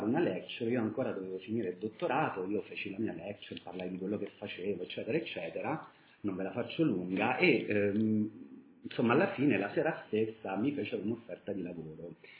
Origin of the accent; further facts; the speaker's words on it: Albania; now in United Kingdom; nel Regno Unito, quando mi chiedono da dove vieni, io non dico vengo dall'Italia, vengo dall'Albania, perché è da lì che vengo